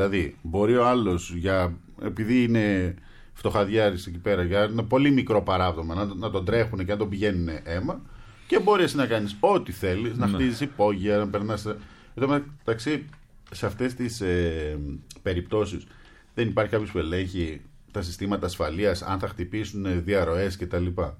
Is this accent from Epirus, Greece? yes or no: no; Kavala, Eastern Macedonia and Thrace, Greece; Που έρχομαι και εγώ από την Καβάλα που είχαμε για πολλά χρόνια τα λοιπάσματα.